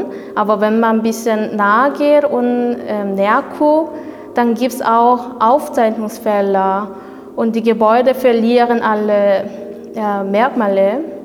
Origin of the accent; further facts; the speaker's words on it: South Korea; ich komme aus Südkorea. Ich studiere an der HBK Freie Kunst bei Corinna Schnitt mit Schwerpunkt Video. Ich habe in Korea Fotografie studiert